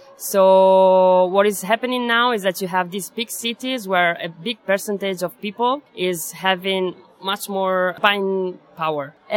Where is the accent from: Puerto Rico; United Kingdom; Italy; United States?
Italy; English is a second language; I'm from Italy, and I had graduation in Chinese. So that's why I'm working in China